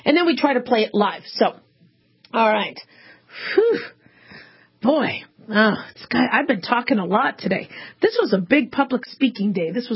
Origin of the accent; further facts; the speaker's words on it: Phoenix, Arizona, United States; one of the things that scared us growing up in Phoenix, Arizona, is people would be getting crickets crawling into their ears